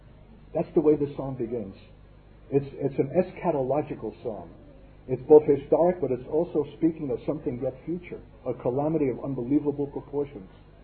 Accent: Brooklyn, New York, United States; born there; It's only a fluke I'm born in Brooklyn, that I'm wearing an American uniform, that I'm Jewish

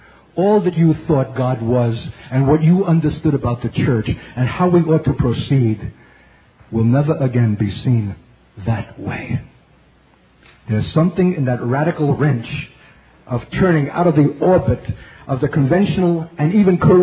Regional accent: Brooklyn, New York, United States; Because I was a Jewish kid growing up in Brooklyn

